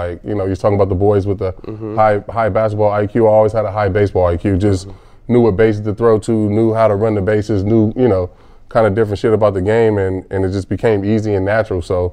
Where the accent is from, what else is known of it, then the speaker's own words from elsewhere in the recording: Vallejo, California, United States; Yeah, so I grew up in Vallejo, California, and it's a big sports town.